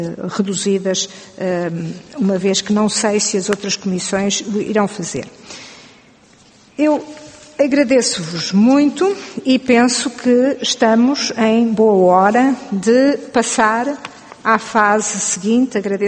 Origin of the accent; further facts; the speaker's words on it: Coimbra, Portugal; Eu não sou de Lisboa, sou de Coimbra